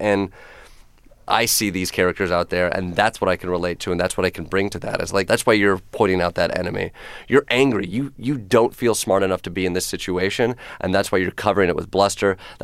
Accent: Kalamazoo, Michigan, United States; When I tell people I'm from Kalamazoo, they're like, oh, that's a fake name. It's like, no, that's real.

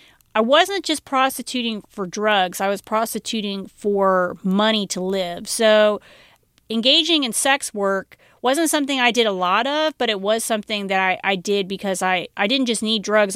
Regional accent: Cincinnati, Ohio, United States; moved away; Well, when I came from Cincinnati, Ohio, there was absolutely no

